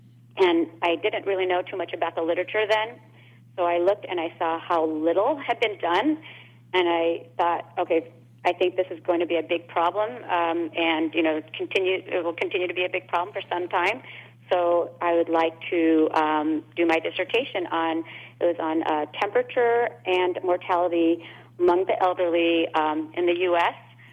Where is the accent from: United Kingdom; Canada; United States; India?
India; so I'm originally from India, and visiting India as a child really made a strong impression on me